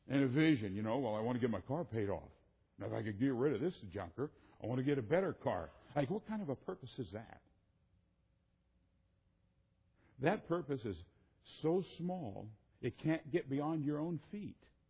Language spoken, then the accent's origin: English; Wisconsin, United States; born there; I was born in Wisconsin. The second born of a dairy farmer